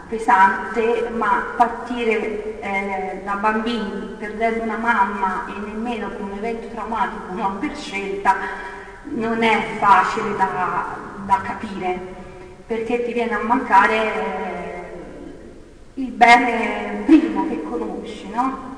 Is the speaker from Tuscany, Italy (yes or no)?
yes; Tuscany, Italy; accent: Tuscan; scusate l'accento toscano, sono toscana